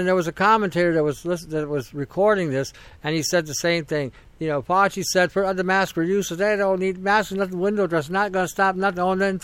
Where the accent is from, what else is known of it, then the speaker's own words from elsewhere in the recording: Canada; because I'm living in Canada and I am Canadian